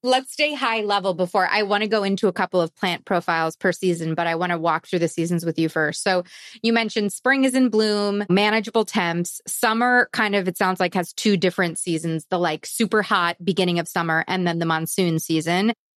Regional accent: New York, United States; like myself as a New Yorker, the first time I went to Arizona, I felt like I was in a different country.

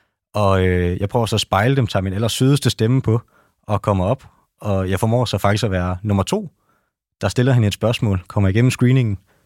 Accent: Hjørring, North Denmark Region, Denmark; Jeg kommer jo fra Hjørring, og det er en forholdsvis lille

